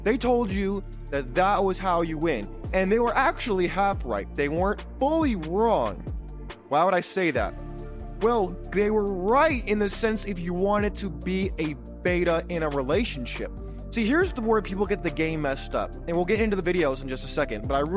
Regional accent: Ireland; And if you're wondering what I'm drinking Guinness because I'm an Irish guy.

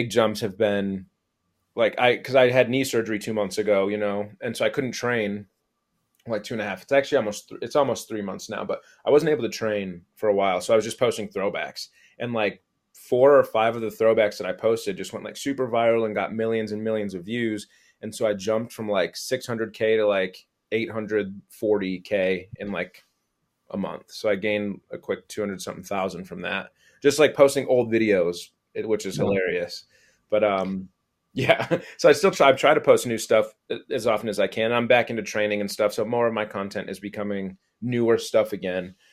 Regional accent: Port Huron, Michigan, United States; Yeah, I'm from Port Huron.

